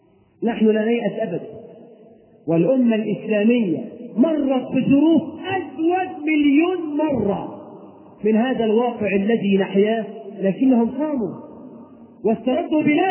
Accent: Egypt; بلدنا مصر

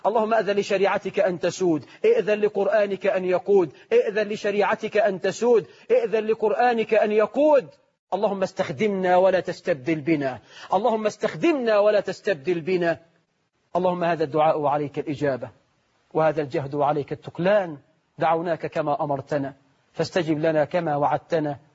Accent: Egypt; بلدنا مصر

